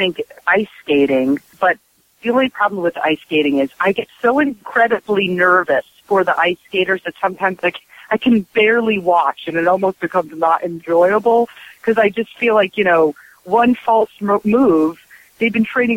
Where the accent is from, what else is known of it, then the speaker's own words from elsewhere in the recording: New York, United States; also born or lived in Connecticut; Like I grew up in New York and we moved to Connecticut for a little while.